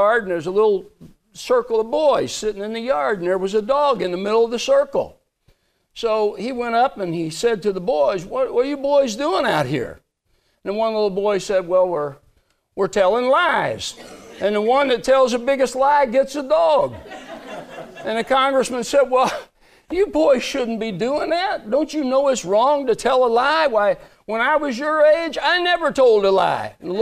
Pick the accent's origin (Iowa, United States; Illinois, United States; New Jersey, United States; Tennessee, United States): Illinois, United States; So little town near where I grew up over in White County, Norris City